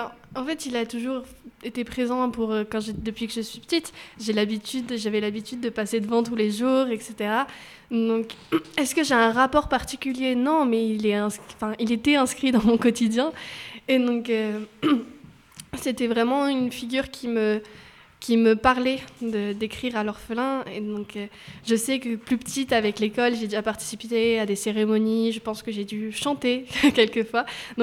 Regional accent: Gentioux-Pigerolles, Nouvelle-Aquitaine, France; moi j'ai grandi à Gensioux-Pigerolles, et j'étais de la petite section au CM1 dans cette école

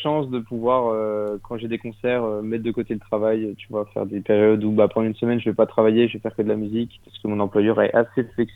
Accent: Bourgogne-Franche-Comté, France; now in Paris, France; donc je suis jurassien de base.

